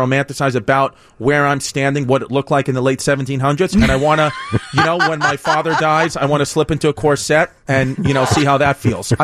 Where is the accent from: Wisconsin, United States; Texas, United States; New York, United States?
New York, United States; listen, I'm from New York.